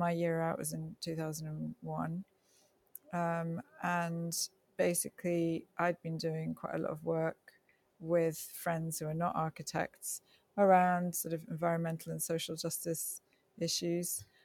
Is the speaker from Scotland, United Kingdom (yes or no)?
no; Liverpool, North West England, United Kingdom; it's my home city. I'm from Liverpool